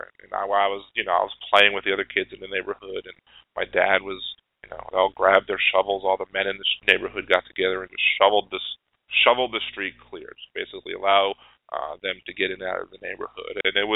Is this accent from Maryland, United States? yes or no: yes; Baltimore, Maryland, United States; moved away as an adult; I left Baltimore to come live here before the Ravens got here. So, I was raised in Baltimore spent almost half my life there.